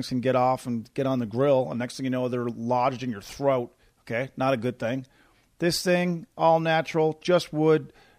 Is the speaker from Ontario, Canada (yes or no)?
no; Corner Brook, Newfoundland and Labrador, Canada; also from my hometown of Corner Brook, Newfoundland